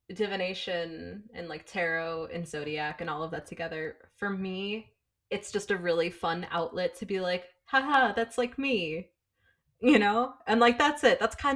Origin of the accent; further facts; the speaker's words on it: United States; accent: American; I'll just say that in my dumb American accent, sounds real stupid.